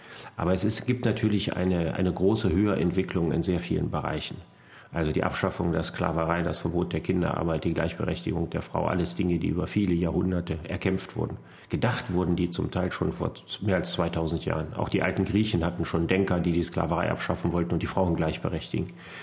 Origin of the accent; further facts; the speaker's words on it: Solingen, North Rhine-Westphalia, Germany; Ich wäre als Kind viel lieber in Köthen aufgewachsen als in Solingen.